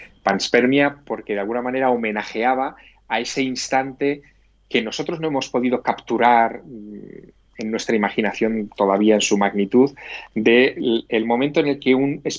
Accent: Teruel, Aragon, Spain; born there; mi padre fue cartero en la ciudad donde yo nací, en Teruel.

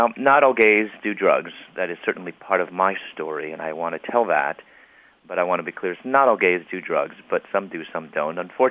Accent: Chicago, Illinois, United States; I applied to Moody Bible Institute here in Chicago, my hometown, and I applied while I was in prison.

